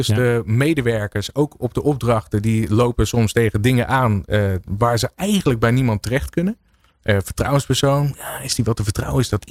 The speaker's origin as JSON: {"language": "Dutch", "town": "Rotterdam", "region": "South Holland", "country": "Netherlands", "tie": "born there", "said": "Ik ben een geboren Rotterdammer."}